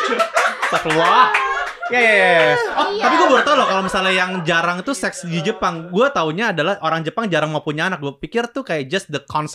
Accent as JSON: {"language": "Indonesian", "region": "Java", "country": "Indonesia", "said": "Gue anak Jawa, terus gue metal juga."}